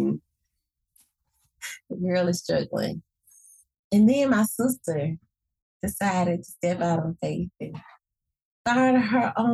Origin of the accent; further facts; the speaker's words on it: Birmingham, Alabama, United States; I'm from Birmingham, Alabama, where everything is diversity, equality, inclusion, because we are home to many civil rights movements, right?